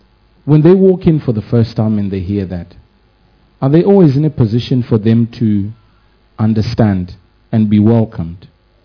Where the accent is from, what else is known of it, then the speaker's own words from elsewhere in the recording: Zimbabwe; now in Boston, United Kingdom; We live in Boston. Just look at our church. I'm from Zimbabwe.